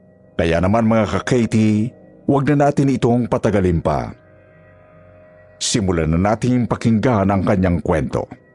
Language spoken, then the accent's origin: Tagalog; Mimaropa, Philippines; Lumaki po ako sa probinsya namin sa Mindoro. Medyo malayo po kasi sa Kabihasnan. Dahil bundok po yung lugar na tinitirhan ng pamilya namin.